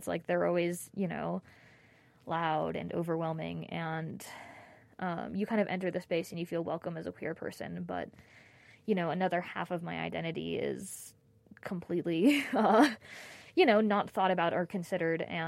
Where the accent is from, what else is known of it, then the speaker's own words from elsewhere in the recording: the South, United States; because I'm from the South.